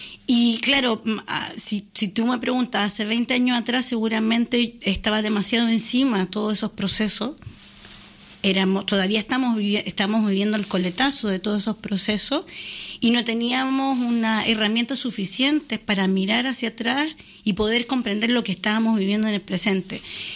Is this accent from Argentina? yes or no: no; Chile; un año antes de la dictadura chilena, soy hija de la dictadura y también soy hija de, como dirían en mi país, de la derrota